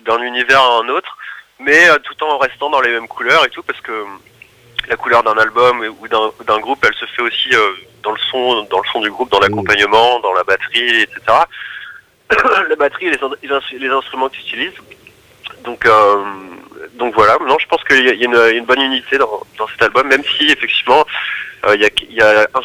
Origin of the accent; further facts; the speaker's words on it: Reims, Grand Est, France; now in Paris, France; moi je suis originaire de Reims, puis j'habite sur Paris maintenant depuis 2 ans et demi